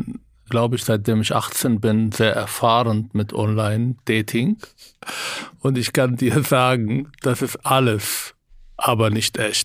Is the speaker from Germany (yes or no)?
no; Israel; Ich bin in Israel aufgewachsen, als arabischer Israeli.